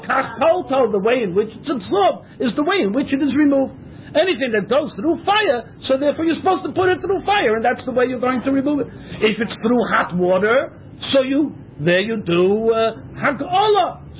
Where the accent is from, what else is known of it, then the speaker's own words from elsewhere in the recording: United States; now in Israel; He knew that I was. He knew that I was an Americaner.